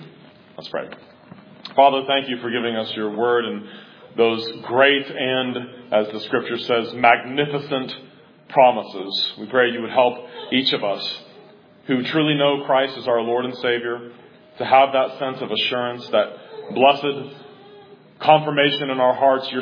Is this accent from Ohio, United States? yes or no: yes; Cincinnati, Ohio, United States; Growing up in Cincinnati, Ohio, everybody there is Roman Catholic.